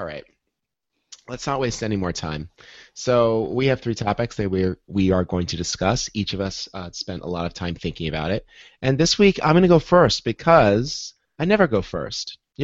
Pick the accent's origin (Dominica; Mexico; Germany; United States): United States; New York; I had to go out to Long Island for work. I'm from Long Island. I grew up there.